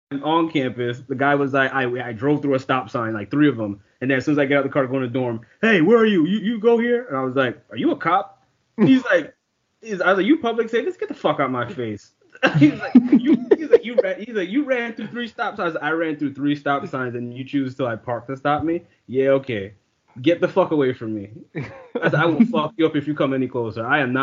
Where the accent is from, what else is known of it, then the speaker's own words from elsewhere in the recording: New York, United States; I'm desensitized growing up in New York. Somebody gets shot every day.